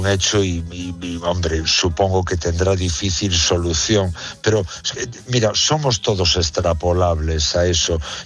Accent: Galicia, Spain; Yo reconozco que soy, como buen gallego, soy un gran pesimista.

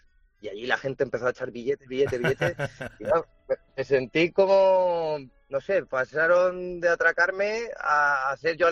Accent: Cuenca, Castilla-La Mancha, Spain; now in India; si es que soy un español de Cuenca, ¿sabes? Que está aquí en India con un títere.

